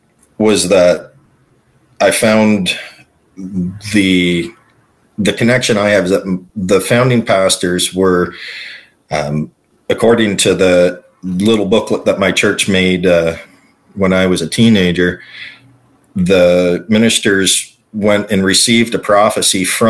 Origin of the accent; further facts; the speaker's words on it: Canada; because I'm Canadian